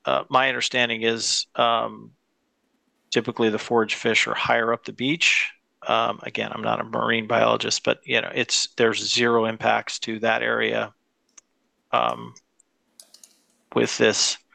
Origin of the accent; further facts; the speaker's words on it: Cooper Point, Washington, United States; I grew up locally on Cooper Point.